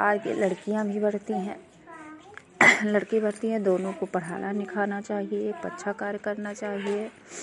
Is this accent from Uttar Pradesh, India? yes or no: yes; Lakharampur, Uttar Pradesh, India; मैं विकास खंड विशेषरगंज से हूँ, ग्राम पंचायत लखारामपुर, गांव लखारामपुर, जिला बहराइच से।